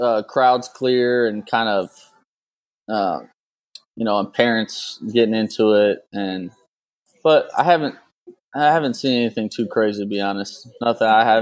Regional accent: McAllen, Texas, United States; I grew up in McAllen, Texas, which is on the border of Mexico.

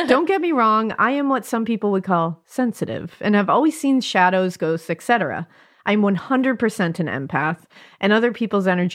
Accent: New Jersey, United States; I was born and raised in New Jersey, but decided to go to the same school where my dad had gone to college.

